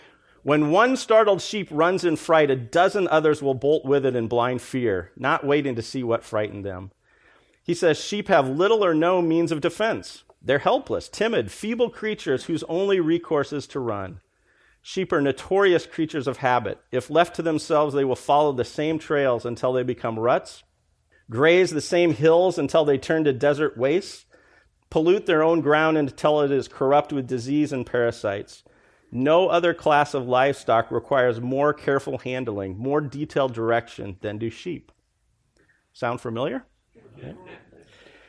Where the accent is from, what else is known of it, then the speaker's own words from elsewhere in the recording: Iowa, United States; You know, and I grew up in Iowa, so I grew up with a lot of farmers. Most of my best friends, all of my relatives were still farmers.